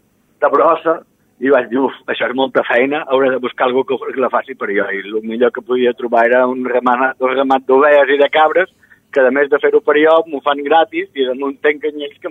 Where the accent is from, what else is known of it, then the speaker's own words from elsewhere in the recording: Sant Josep, Balearic Islands, Spain; he format part de la colla de Sant Josep, jo som de Sant Josep.